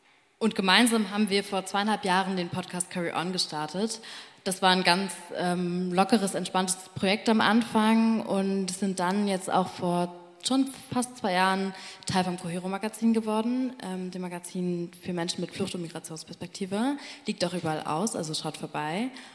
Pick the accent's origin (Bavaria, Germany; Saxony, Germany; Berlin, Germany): Berlin, Germany; wir sind zum Beispiel auch in Berlin aufgewachsen. Wir haben Migrationsgeschichte aus Pakistan und sind mit der pakistanisch-muslimischen Community dort vor Ort aufgewachsen.